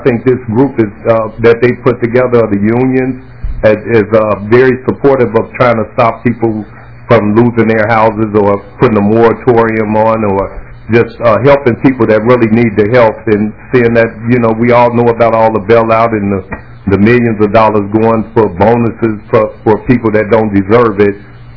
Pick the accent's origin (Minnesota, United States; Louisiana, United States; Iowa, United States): Minnesota, United States; Minneapolis; I'm from Minneapolis